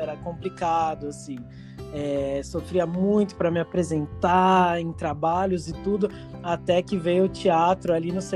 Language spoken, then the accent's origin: Portuguese; São Paulo, Brazil; eu sou nascido e criado em São Paulo, né? Meu pai veio da Bahia, minha mãe veio da Paraíba